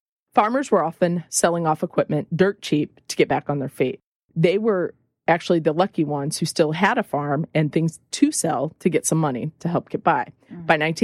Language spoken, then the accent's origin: English; Union, Missouri, United States; The town's small population, obviously, because we grew up in Union, Missouri.